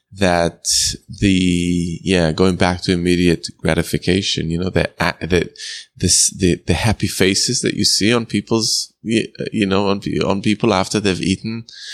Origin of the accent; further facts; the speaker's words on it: Jerusalem, Jerusalem District, Israel; because I grew up in Jerusalem, obviously with the Palestinian community and various Jewish communities